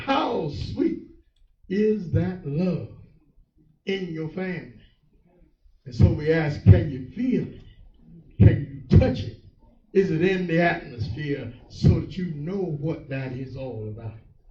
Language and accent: English; North Carolina, United States; we said that where I grew up in North Carolina